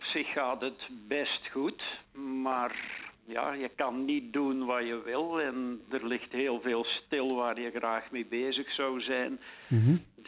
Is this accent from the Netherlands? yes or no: no; Merksplas, Flanders, Belgium; Ja, ik ben iemand uit Merksplas.